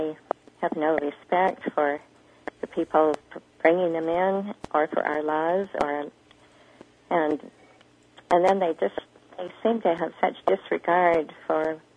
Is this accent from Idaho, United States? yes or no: yes; Idaho, United States; which is just 2 hours away from where I grew up in Idaho